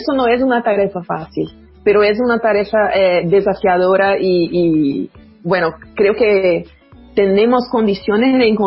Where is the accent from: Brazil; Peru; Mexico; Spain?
Brazil; Spanish is a second language; pero yo soy brasileña, yo estoy en este terreno